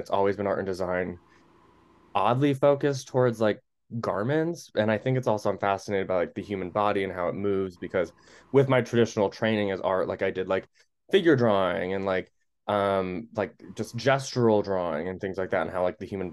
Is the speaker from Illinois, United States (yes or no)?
no; Connecticut, United States; put me in art classes outside of school, at this place called the Connecticut Art School, because I grew up in Connecticut.